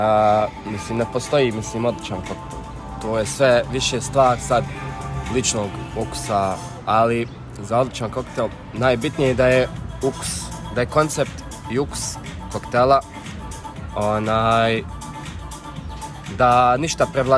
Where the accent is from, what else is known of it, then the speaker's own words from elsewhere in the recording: Visoko, Federation of Bosnia and Herzegovina, Bosnia & Herzegovina; Pa vidi, ja iz Visokog, ja dolazim iz Visokog i mi tamo pojam koktel nismo čuli.